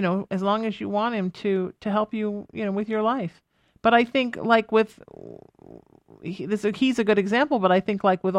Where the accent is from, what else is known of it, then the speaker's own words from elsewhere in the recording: Ireland; That's just me. I'm Irish. I cry every day.